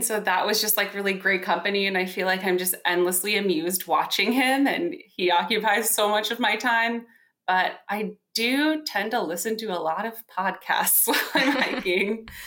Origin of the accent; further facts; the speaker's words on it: Virginia, United States; I am from Virginia, and being from Virginia, I have not experienced snow like we have gotten in New York this year.